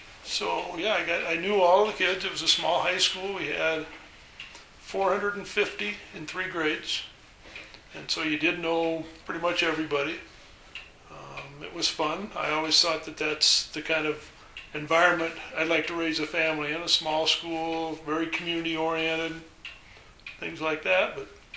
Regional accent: Junction City, Oregon, United States; up for my 18 years in Junction City, Oregon. It's a small farming community 15 miles from Eugene.

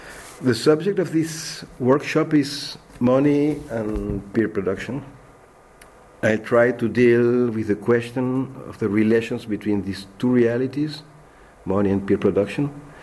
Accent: Paris, Île-de-France, France; English is a second language; I come from France, from Paris.

